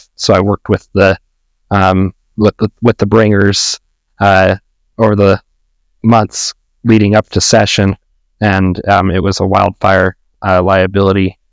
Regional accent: Rock Springs, Wyoming, United States; Yeah, I'm born and raised in Rock Springs, Wyoming, and have grown up and with the passion of serving my community.

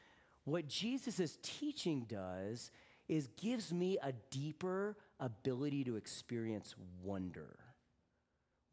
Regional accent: Georgia, United States; moved away as an adult; also born or lived in Texas; Y'all know I was born in the Deep South, right? I was born in Texas and grew up in Georgia.

